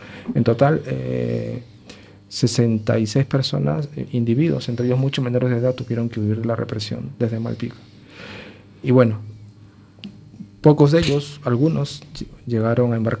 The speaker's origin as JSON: {"language": "Spanish", "region": "Callao", "country": "Peru", "said": "aunque también hubieron presencia gallega en el Callao, es un puerto de donde yo soy"}